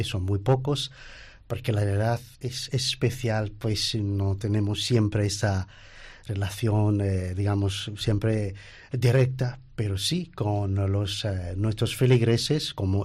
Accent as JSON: {"language": "Spanish", "town": "Mombasa", "region": "Mombasa County", "country": "Kenya", "said": "yo soy de Kenia, pues nací en esa ciudad, la segunda ciudad del, digamos, más grande, importante del país, Mombasa."}